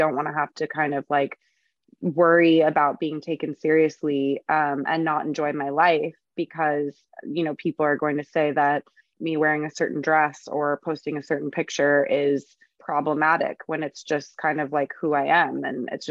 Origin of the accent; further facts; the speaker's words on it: California, United States; and I grew up in Southern California.